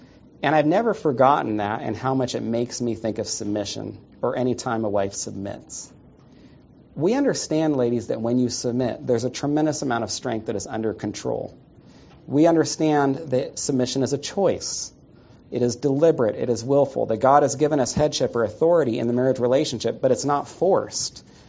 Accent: California, United States; also born or lived in New York, United States; I was raised in Northern California. That's where my wife Katie and I grew up together. And I was born in New York, moved out when I was one

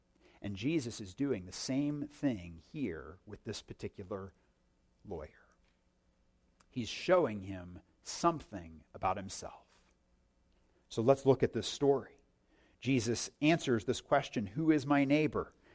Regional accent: Indiana, United States; I looked down and I thought, I'm from Indiana. This is not what I'm used to.

